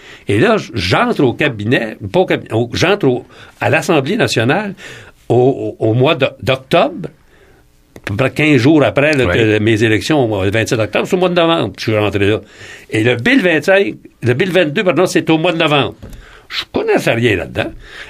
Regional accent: Sorel, Quebec, Canada; Parce que moi, je viens de Sorel.

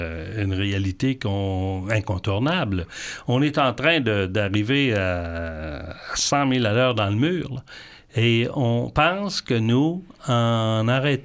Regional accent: Lac-Mégantic, Quebec, Canada; born there; Je suis né à Lac-Mégantic. Un des plus beaux coins du Québec.

